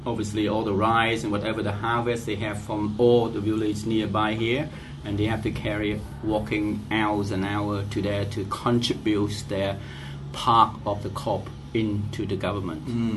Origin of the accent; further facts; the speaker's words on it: Hong Kong; English is a second language; also born or lived in Vietnam; Actually, I'm come from Hong Kong, was originally born in Vietnam. So just like one of the overseas Chinese